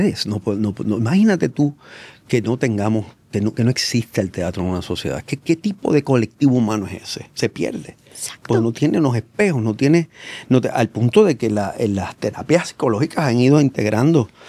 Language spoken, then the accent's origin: Spanish; Puerto Rico; nuestra uh-huh. vida como puertorriqueño y puertorriqueña.